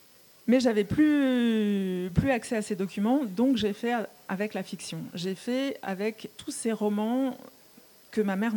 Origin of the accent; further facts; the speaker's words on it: Paris, Île-de-France, France; born there; je suis née à Paris quand ma mère avait 37 ans